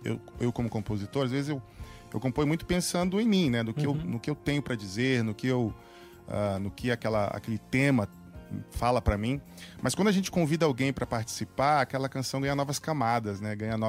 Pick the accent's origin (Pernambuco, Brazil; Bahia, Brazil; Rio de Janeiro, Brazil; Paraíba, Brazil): Pernambuco, Brazil; Olinda; Mas, assim, a minha família sempre foi da igreja. Nós crescemos na Igreja Batista, lá em Olinda. Igreja Batista de... Primeira Igreja Batista de Rio Doce.